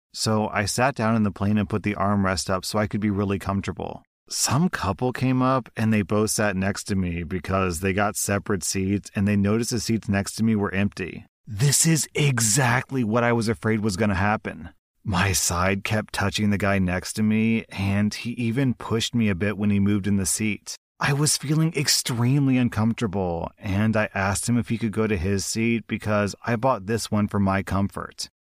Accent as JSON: {"language": "English", "country": "United States", "said": "I've got to admit, you know, I'm an American. I've never been to a Punjabi wedding"}